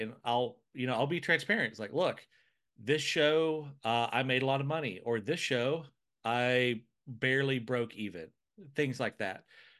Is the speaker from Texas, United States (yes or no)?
no; Alabama, United States; they say write what you know, and I'm from Crenshaw County, Alabama. It's the county with the most dirt roads of any county in the state.